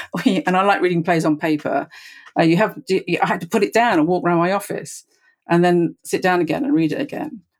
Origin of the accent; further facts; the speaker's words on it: United Kingdom; I'm speaking as a Brit